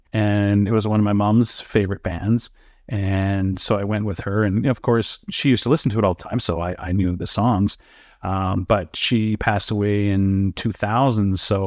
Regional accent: Calgary, Alberta, Canada; Oh, I was raised in Calgary for my whole life.

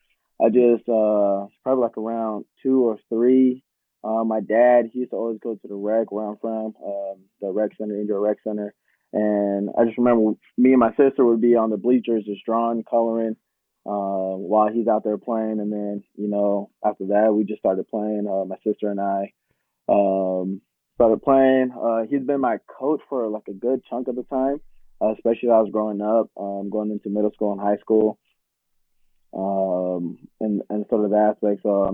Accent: California, United States; After playing at Indio, I went to College of the Desert, which is in my hometown.

